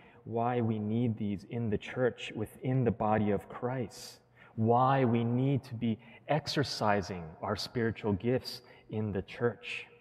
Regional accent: Hawaii, United States; also born or lived in Southern California; Well, many of you know that I'm originally from Hawaii, and I was born and raised there. And I also lived in Southern California for 10 years.

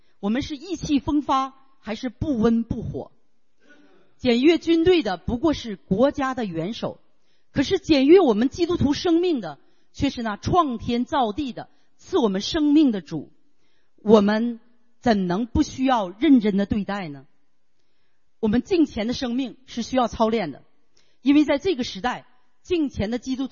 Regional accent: China; 我们作为中国人心中是不是非常的激动啊？

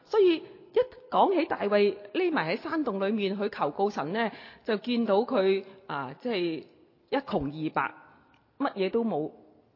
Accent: China; 咁我哋中國人呢，我哋大家都讀過下

